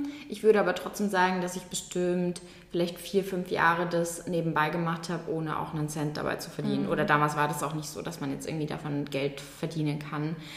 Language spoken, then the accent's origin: German; Munich, Bavaria, Germany; Also ich bin in München aufgewachsen, aber auch in keiner anderen deutschen Stadt gewohnt oder so. Bin dementsprechend dort auch zur Schule gegangen und habe dort studiert.